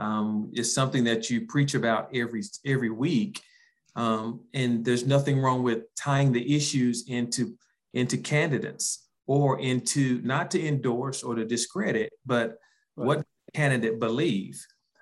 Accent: Winston-Salem, North Carolina, United States; born there; also born or lived in Mount Airy / Gaston County; I was born in Winston at Baptist Hospital, lived in Mount Airy for 5 years before moving to the Gaston County area. And I pastor a church in Dallas, North Carolina

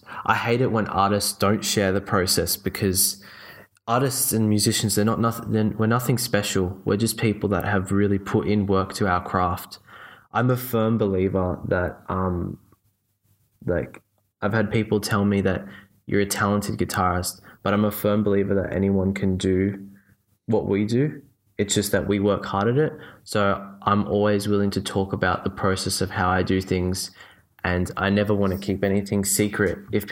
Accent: Australia; I mean, I'll always identify as Australian, but by no means am I patriotic or nationalistic in that sense.

